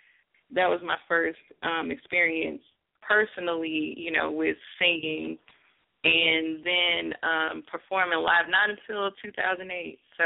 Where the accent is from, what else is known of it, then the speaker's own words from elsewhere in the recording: St. Louis, Missouri, United States; born there; Where was I born? I was born in St. Louis, Missouri.